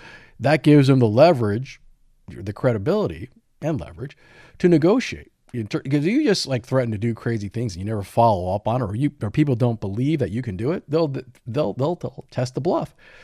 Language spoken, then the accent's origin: English; California, United States; and as a Californian